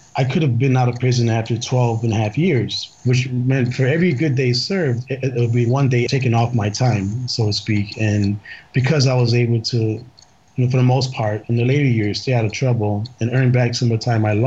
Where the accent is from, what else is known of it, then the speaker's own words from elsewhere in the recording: Chicago, Illinois, United States; Well, I was raised in the South Side of Chicago, in Back of the Yards.